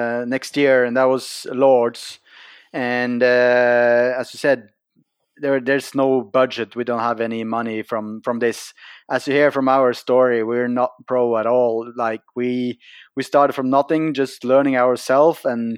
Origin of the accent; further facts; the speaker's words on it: Norway; We're from Norway. We try to be friendly to everyone.